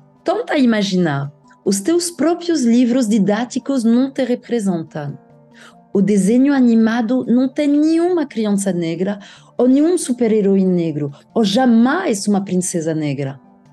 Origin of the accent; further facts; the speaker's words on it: Paris, Île-de-France, France; Eu que nasci e cresci em Paris, na França, mas não na Paris turística que o brasileiro conhece. Eu morava na periferia.